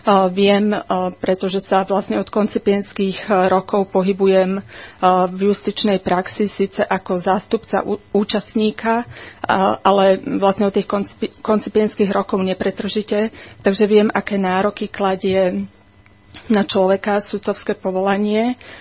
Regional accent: Nové Zámky, Nitra Region, Slovakia; Ja pochádzam z Nových Zámkov, mám tam rodinu známych.

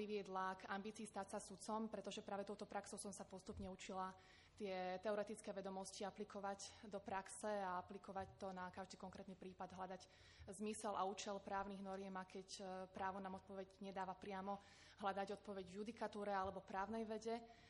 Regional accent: Trnava, Trnava Region, Slovakia; som z Trnavy a vlastne s Trnavou sú spojené aj roky mojho štúdia.

